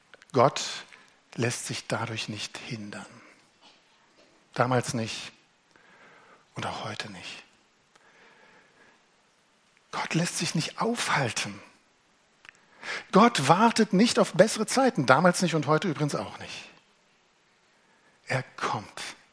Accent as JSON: {"language": "German", "region": "East Germany", "country": "Germany", "said": "Die Stimmung im Ostteil unseres Landes, ich komme aus dem Osten, macht mir Angst."}